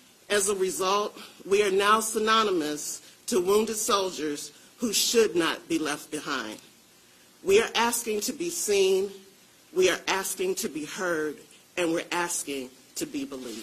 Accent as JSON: {"language": "English", "region": "Michigan", "country": "United States", "said": "I'm from Michigan."}